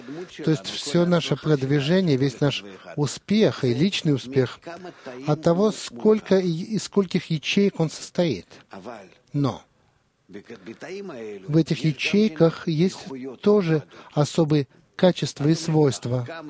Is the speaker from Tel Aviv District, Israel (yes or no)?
no; Rishon LeZion, Central District, Israel; из Ришон-Лициона.